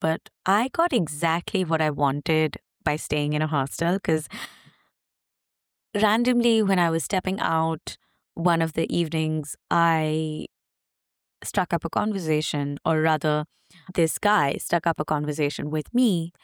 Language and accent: English; India; before this privilege of being an Indian passport holder could potentially get taken away.